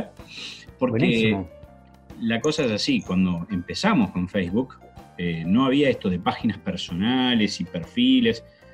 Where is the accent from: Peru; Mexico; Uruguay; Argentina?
Uruguay; Montevideo; Dicen por ahí que somos un barrio de San Pablo, todo Montevideo, ¿no?